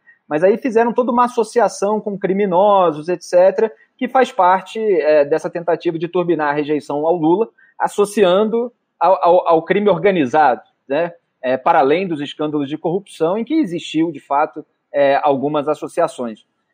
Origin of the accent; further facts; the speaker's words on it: Rio de Janeiro, Brazil; eu sou do Rio de Janeiro